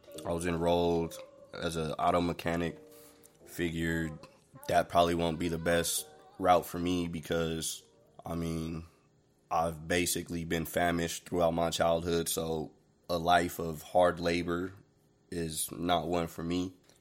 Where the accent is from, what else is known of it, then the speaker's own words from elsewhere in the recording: Salt Lake City, Utah, United States; Growing up in Salt Lake, I've had a lot of different experiences.